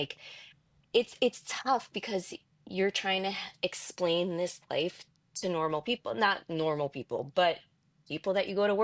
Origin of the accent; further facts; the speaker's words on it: New York, United States; now in Edmonton, California, United States; So he was with the New York Rangers, and it was, like, dreamy because that was my hometown team.